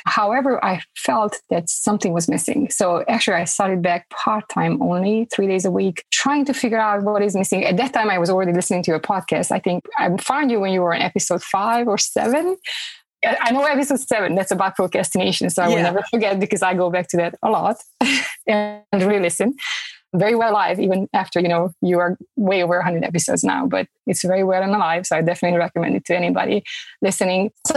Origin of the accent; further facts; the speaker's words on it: Romania; now in Fayetteville, United States; Originally, I'm from Romania. And as you mentioned, I've been in the States for about 15 years now